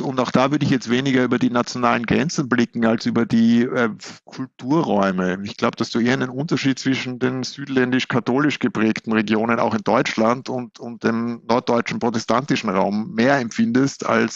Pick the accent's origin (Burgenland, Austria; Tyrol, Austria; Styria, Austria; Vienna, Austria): Vienna, Austria; now in Hamburg, Germany; Sage ich immer Wien.